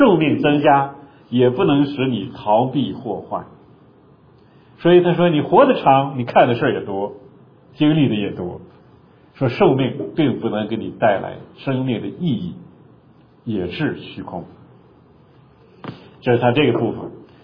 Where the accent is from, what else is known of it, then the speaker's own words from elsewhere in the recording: China; 就是我们中国人说一只老鼠害了一锅汤